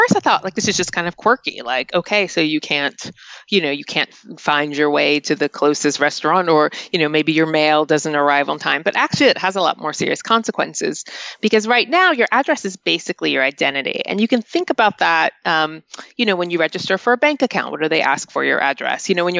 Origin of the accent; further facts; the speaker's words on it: North Carolina, United States; even people in rural West Virginia, not that far from where I grew up in North Carolina, also didn't have street addresses.